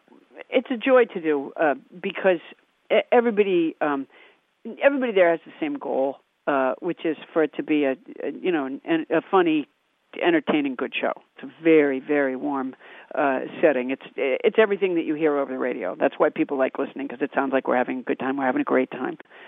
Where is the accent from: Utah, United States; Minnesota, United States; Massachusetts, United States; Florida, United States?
Massachusetts, United States; I grew up in Massachusetts.